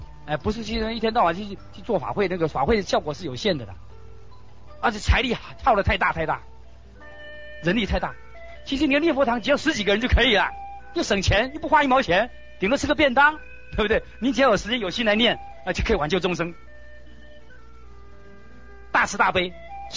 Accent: Daxi, Taoyuan, Taiwan; 另外还有大溪弥陀村，那里是山明水秀，也是我的故乡。

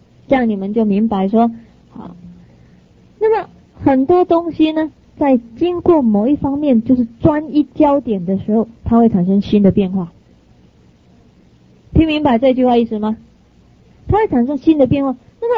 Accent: China; 我们中国人还不错啦。好，为什么呢？我看到我们中国的那种砖头，我就欢喜得不得了

